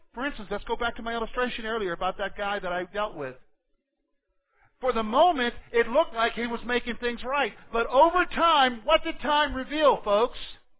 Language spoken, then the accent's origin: English; South Carolina, United States; You know, I grew up in South Carolina